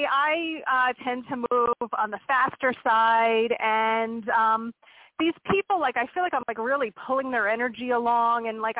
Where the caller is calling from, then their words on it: Pennsylvania, United States; from Pennsylvania.